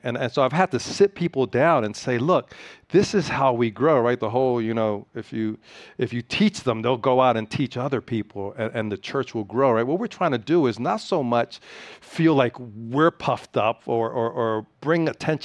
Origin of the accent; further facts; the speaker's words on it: Philadelphia, Pennsylvania, United States; now in Piscataway, United States; I was like, well, I came from Philly. I got a job at AT&T, and they're like, you're working at Piscataway.